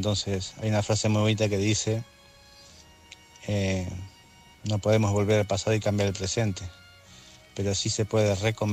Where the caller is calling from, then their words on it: Barcelona, Catalonia, Spain; de Barcelona.